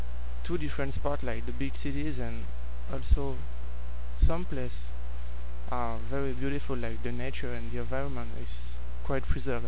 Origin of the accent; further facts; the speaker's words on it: France; English is a second language; So, hello, this is … I'm from France, 21. I've been studying in Nagoya for about 4 months